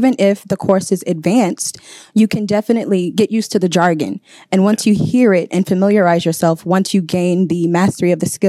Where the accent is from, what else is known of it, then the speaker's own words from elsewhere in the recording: Houston, Texas, United States; I am from Third Ward, Houston, Texas. That is where … is from. That's also where George Floyd is from.